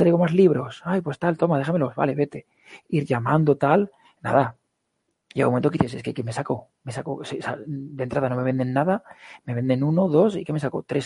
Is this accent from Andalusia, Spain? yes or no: no; Castellón, Valencian Community, Spain; Yo soy de Castellón, pues la hago en Castellón, me busco una imprenta o algo así, también el dinero que se quede aquí.